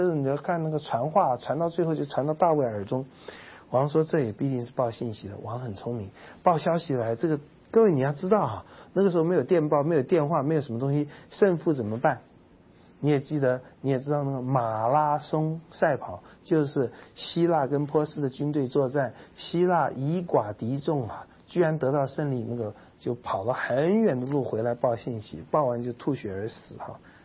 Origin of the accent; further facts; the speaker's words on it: China; 我们中国人有祖先崇拜，就是因为没有永生的盼望